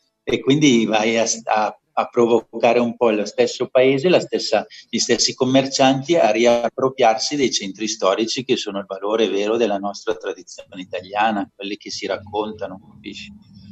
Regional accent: Milan, Lombardy, Italy; anche se io oramai mi sento di qua, però effettivamente sono milanese, metà modenese

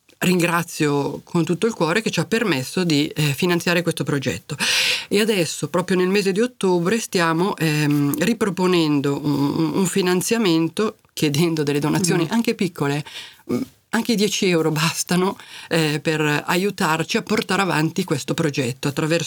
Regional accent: Laveno-Mombello, Lombardy, Italy; Io sono di Laveno, scusate, ho un pezzo di cuore a Laveno.

